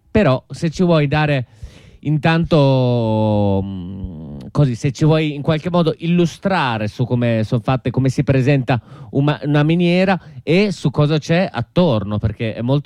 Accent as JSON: {"language": "Italian", "region": "Emilia-Romagna", "country": "Italy", "said": "Allora, io sono romagnolo, mi sono sempre domandato come mai milioni di persone venissero in vacanza a Rimini."}